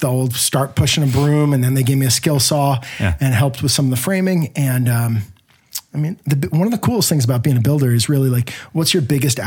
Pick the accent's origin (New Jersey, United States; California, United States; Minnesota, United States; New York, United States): New Jersey, United States; Saddle River; No, I grew up in North Jersey.